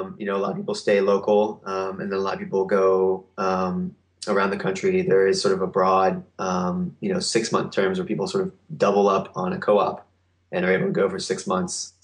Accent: Cincinnati, Ohio, United States; Yeah, so you know, I'm from Cincinnati, Ohio

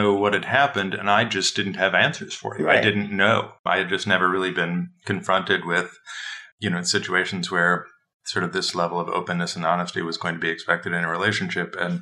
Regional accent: Midwest, United States; I mean, I am from the Midwest

